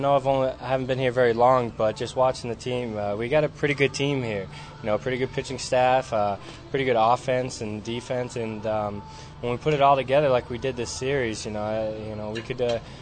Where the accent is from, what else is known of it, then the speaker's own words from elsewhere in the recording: New Hampshire, United States; And even then it was kind of tougher because I was from New Hampshire.